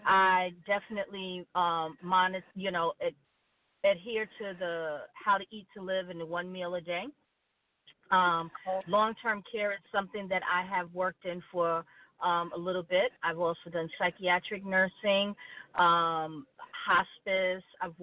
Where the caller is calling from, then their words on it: New York, United States; the nurse